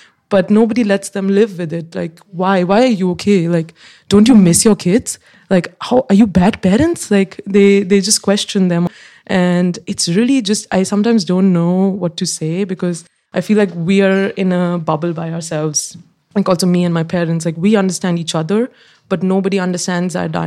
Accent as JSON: {"language": "English", "region": "Delhi", "country": "India", "second_language": "English", "said": "And I live in Delhi, or I was from Delhi. So there's enough opportunity. It's not like I'm running away. I'm upper middle class."}